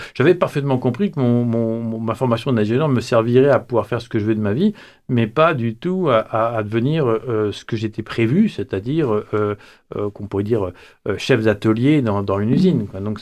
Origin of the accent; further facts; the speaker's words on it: Paris, Île-de-France, France; moi, je suis né à Paris, et j'ai toujours vécu mes vacances d'enfance en Bourgogne, à la campagne. J'ai découvert que j'étais un rural